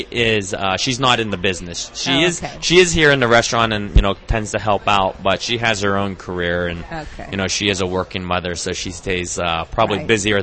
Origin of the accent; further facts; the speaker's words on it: Murrysville, Pennsylvania, United States; Pittsburgh. I grew up in Murraysville, so I am a Pittsburgh native.